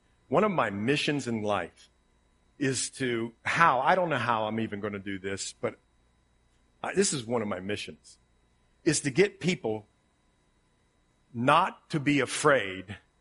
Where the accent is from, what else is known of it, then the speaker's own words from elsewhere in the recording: Ohio, United States; accent: Ohio; Wonder, I have my Ohio accent.